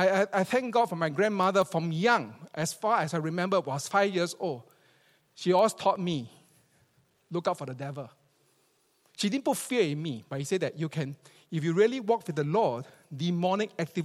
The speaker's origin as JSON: {"language": "English", "country": "Singapore", "said": "from where I come from Singapore, it was a common thing to see the demonic activities happening all the time."}